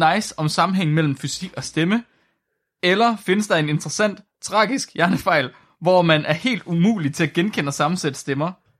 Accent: Jutland, Denmark; accent: Jutlandic; Jeg har den jyske dialekt

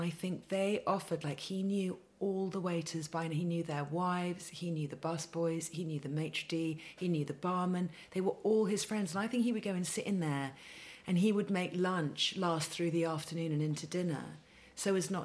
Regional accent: South East England, United Kingdom; So in with Mum in Hampshire, and then my dad was in Barbados or in London.

